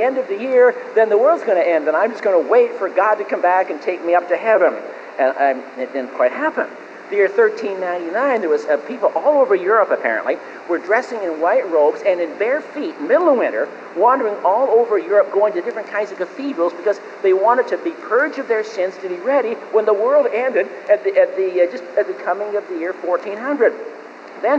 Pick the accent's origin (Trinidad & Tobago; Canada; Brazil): Canada; now in United States; I grew up in Canada and came out to the Pacific Northwest a number of years ago